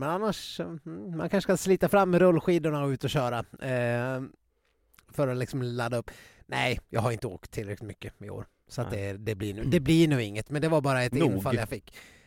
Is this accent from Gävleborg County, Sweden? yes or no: no; Dalarna County, Sweden; now in Stockholm, Sweden; Och jag har inte varit... inte fått vara hemma i Dalarna på flera veckor.